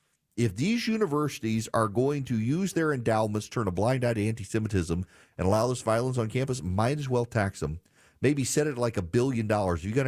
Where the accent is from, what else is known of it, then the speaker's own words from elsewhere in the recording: Georgia, United States; Now, I got to tell you about something happening here in my home state of Georgia that's actually a really big deal.